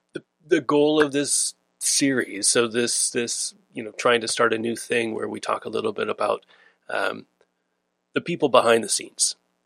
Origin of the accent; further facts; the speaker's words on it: Alameda, California, United States; growing up in Alameda, which is in the Bay Area, Northern California, like home of all the spots.